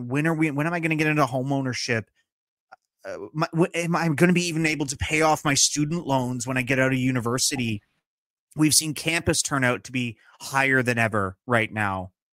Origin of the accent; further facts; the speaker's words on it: Ottawa, Ontario, Canada; now in Toronto, Canada; back in my hometown up in Ottawa